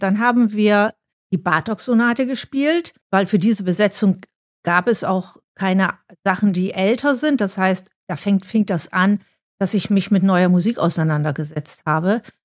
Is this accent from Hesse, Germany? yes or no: no; Bremen, Germany; mit Herz und Verstand bin ich Bremerin. Bin in Bremen-Nord aufgewachsen und hatte da sehr früh sehr guten Unterricht.